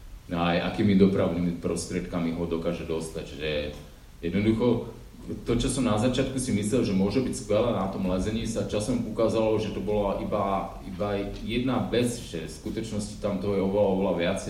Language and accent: Slovak; Pezinok, Bratislava Region, Slovakia; som z Pezinka, to je také malé vinárske mestečko, kúsoček od Bratislavy.